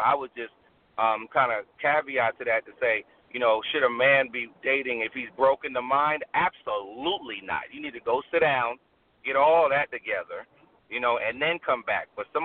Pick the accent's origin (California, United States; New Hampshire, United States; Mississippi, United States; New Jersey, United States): New Jersey, United States; now in South Carolina, United States; Yeah, they everywhere though. I'm from Jersey.